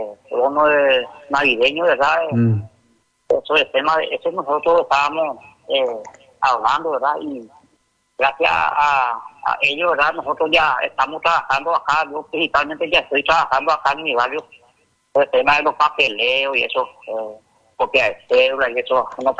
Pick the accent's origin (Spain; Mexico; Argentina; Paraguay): Paraguay; como paraguayo, me gusta solo guaraní.